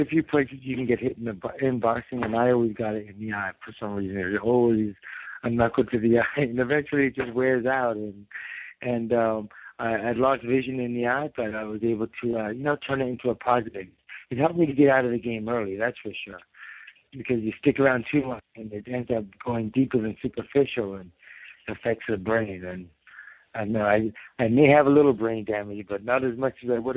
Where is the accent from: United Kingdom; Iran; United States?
United Kingdom; Liverpool, North West England; born there; That's actually Nigerian. I was born in Liverpool, England, but that is a Nigerian last name. Yeah, Yoruba. It's the tribe in Nigeria.